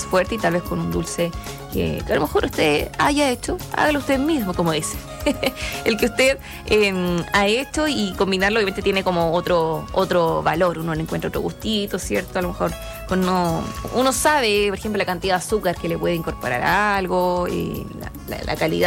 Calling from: Vilcún, Araucanía, Chile; de Vilcún, aquí trabajando en familia.

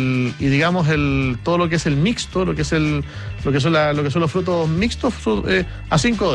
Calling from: Temuco, Araucanía, Chile; de Temuco.

